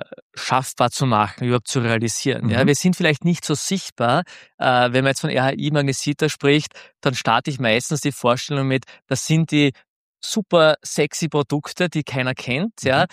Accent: Knittelfeld, Styria, Austria; Was für mich immer klar war, Heimat in Knittelfeld

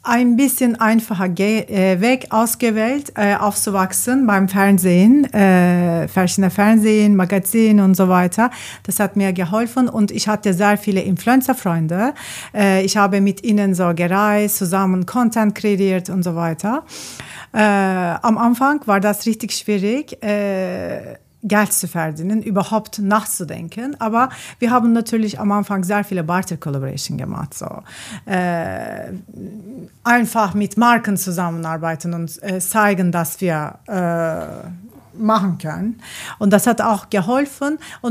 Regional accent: Turkey; German is a second language; now in Germany; ursprünglich komme ich aus der Türkei und ich habe seit 10 Jahren in Deutschland gelebt.

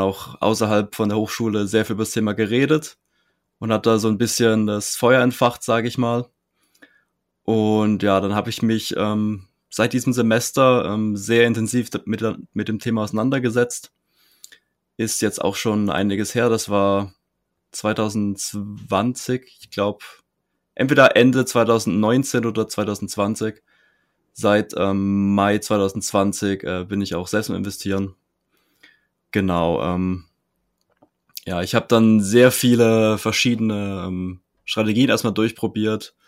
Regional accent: Baden-Württemberg, Germany; ich komme aus der Nähe von Karlsruhe und bin 25.

